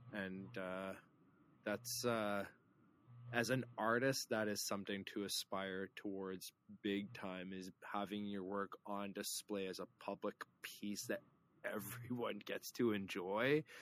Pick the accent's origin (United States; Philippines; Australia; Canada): Canada; Snow Lake, Manitoba; I donated a piece of art to my hometown of Snow Lake last summer.